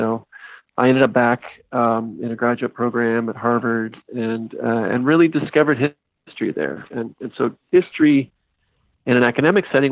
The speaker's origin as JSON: {"language": "English", "country": "Canada", "said": "I was living in Canada. I'm a Canadian."}